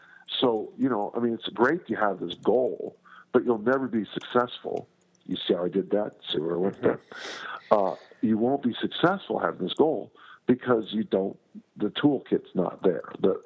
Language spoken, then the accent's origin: English; South San Francisco, California, United States; I grew up in South San Francisco when discus throwing was really a big deal.